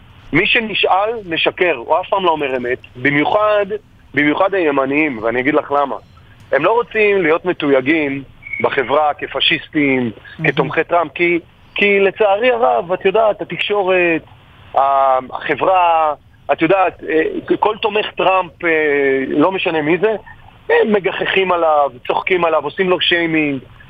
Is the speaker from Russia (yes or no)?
no; United States; ואני רוצה להגיד לכם, בתור אזרח אמריקני, כן? אני רואה כמה אזרחים שם סובלים